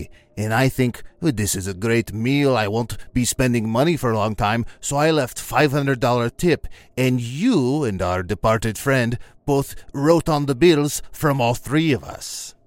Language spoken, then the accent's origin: English; Missouri, United States; Yes, I am from the Ozarks, and the Ozarks are a mysterious and interesting place, full of woods and cars on cinder blocks, but I speak English the same as you.